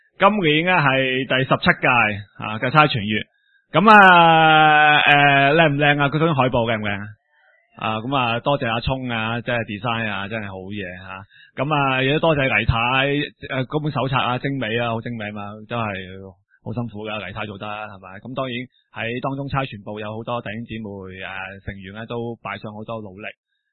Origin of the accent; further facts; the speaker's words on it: China; 咁其实作为中国人见到中国嘅经济发展啊，科技发展啊，等于都我都觉得自豪嘅。